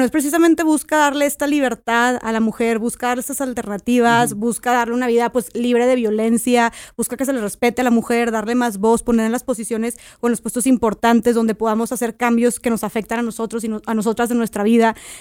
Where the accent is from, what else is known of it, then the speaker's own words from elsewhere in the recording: Monterrey, Nuevo León, Mexico; soy de Monterrey, tengo 26 años